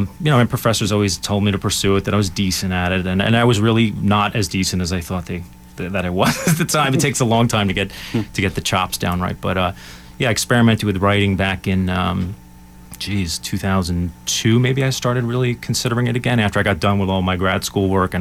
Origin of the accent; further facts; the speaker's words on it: New Jersey, United States; moved away as an adult; now in Florida, United States; I mean, I grew up in New Jersey, you know, and I lived there all the way up until just about 6 years ago, moved to Florida.